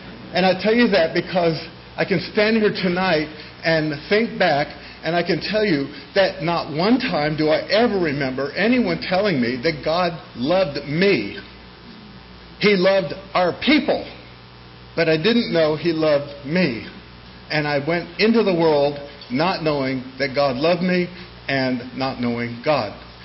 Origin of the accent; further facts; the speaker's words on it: California, United States; So that's the way I grew up in California. My family is Jewish, so we didn't know Jesus.